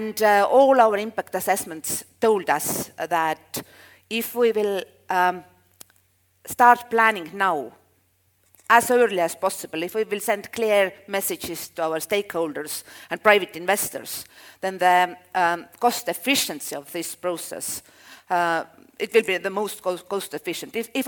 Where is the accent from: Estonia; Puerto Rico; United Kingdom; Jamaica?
Estonia; Well, I'm coming from Estonia, everything is digitalized